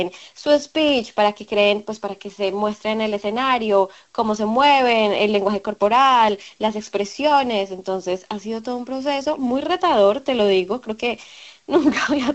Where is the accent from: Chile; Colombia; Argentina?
Colombia; yo soy periodista también de Colombia